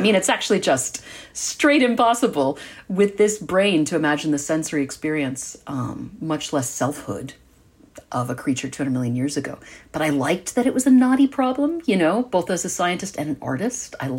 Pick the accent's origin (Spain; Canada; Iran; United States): United States; Atlanta, Georgia; born there; I was born in Atlanta because my dad was a research psychologist, ran a lab down at Emory. They were from New York, but I was whelped there.